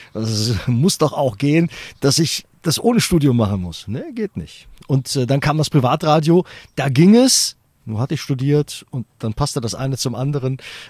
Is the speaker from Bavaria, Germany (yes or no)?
no; Düsseldorf, North Rhine-Westphalia, Germany; Ich bin in Düsseldorf geboren. Ach, bin auch als Düsseldorfer und Fortuna-Fan sozialisiert worden.